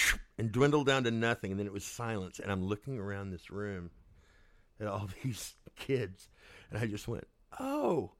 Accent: Camado, Texas, United States; I mean, it's the end of the earth. You know, I mean, you drive 157 miles southwest out of San Antonio until you run out of United States.

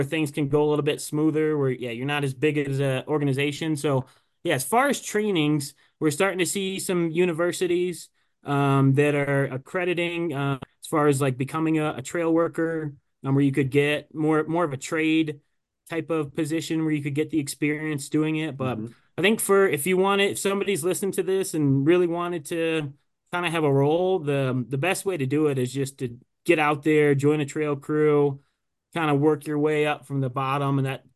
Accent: Port Huron, Michigan, United States; I grew up in Michigan, grew up outside of Detroit in Port Huron area, about an hour north of there.

